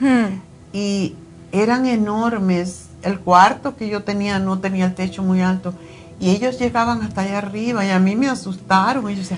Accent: New York, United States; Y yo, como soy de Nueva York, yo me acuerdo hacer el programa.

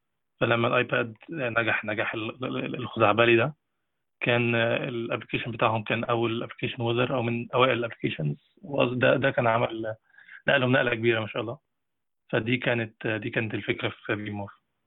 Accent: Egypt; أغلب العقول العبقرية في الهندسة أو في البروجرامينج عندنا في مصر عموما

